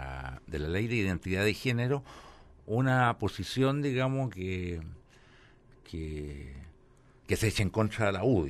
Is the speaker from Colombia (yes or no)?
no; Valparaíso, Chile; Yo soy ratón de Valparaíso